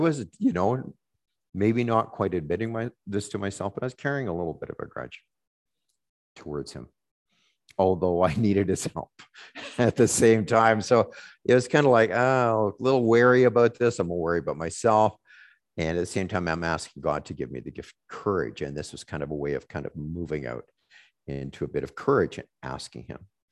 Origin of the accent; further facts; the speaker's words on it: Manitoba, Canada; We're both from Manitoba. I don't know, that should count for something, but we're quite different in a way. He's from that town in Manitoba and I'm from this town in Manitoba, you know?